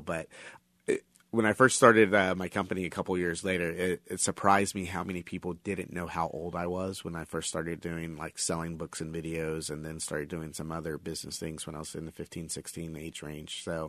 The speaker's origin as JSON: {"language": "English", "town": "Augusta", "country": "United States", "tie": "born or raised there", "said": "got a list of all the local pilots that participated in the program in my hometown of Augusta."}